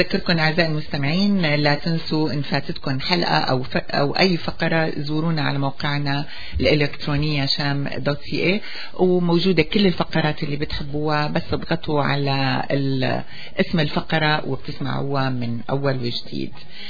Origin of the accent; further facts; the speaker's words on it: Syria; مما يعني أننا كسوريين في ملعب اللاعبون فيه قوى كبرى